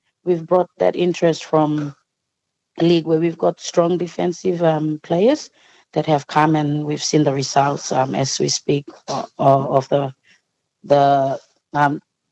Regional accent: Papua New Guinea; because I'm not from Port Moresby, I'm from the second city of PNG.

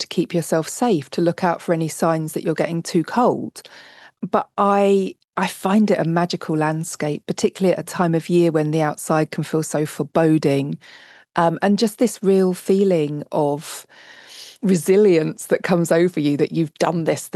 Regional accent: Whitstable, South East England, United Kingdom; I'm in my hometown of Whitstable, which is the very far southeast of England. So I'm about, 200 metres from the sea right now.

